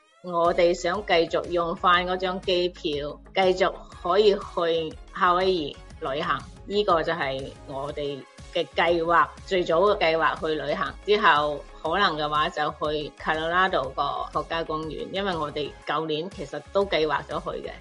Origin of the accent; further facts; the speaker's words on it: Zhongshan, Guangdong, China; moved away as an adult; now in United States; 我系响中国广东中山长大的，我是2008年7月份移民来到美国，到美国已经13年了。